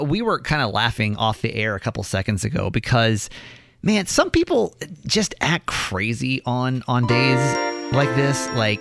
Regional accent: Wisconsin, United States; I'm originally from somewhere. I'm from Wisconsin originally.

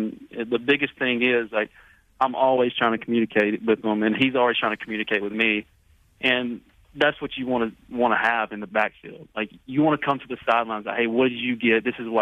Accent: Alabama, United States; Now, you know, I grew up in Alabama, so I'm used to throwing stuff at, you know, the ground and stuff

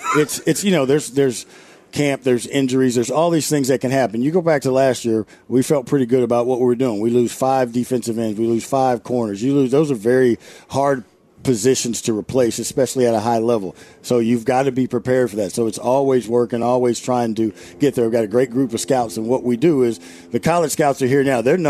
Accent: Houston, Texas, United States; The only thing, Houston. I'm from Houston, so

